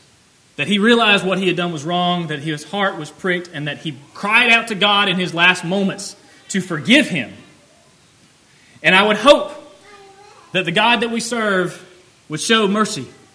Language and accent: English; the South, United States; I'm from the South. We have to relate everything to football.